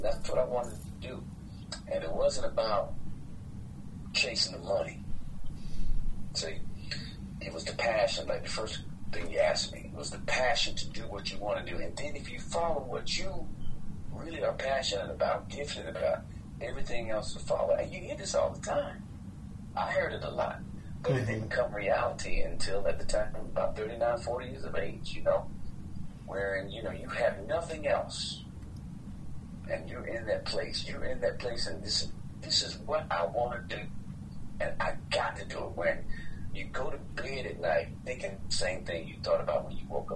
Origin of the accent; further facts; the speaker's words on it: North Carolina, United States; also born or lived in Philadelphia; I grew up in North Carolina. You know, I tell you, I was born actually in Philadelphia. And so when we were about 4 years old, 4 or 5, my father moved us back to his hometown in the Raleigh-Durham area